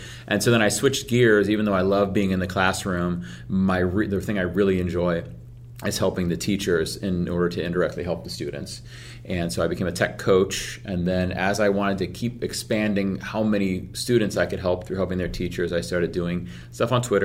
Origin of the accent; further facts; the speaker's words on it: Ohio, United States; Yeah, so I'm from Ohio. I live in Kent, Ohio, and I started in education about 15 years ago.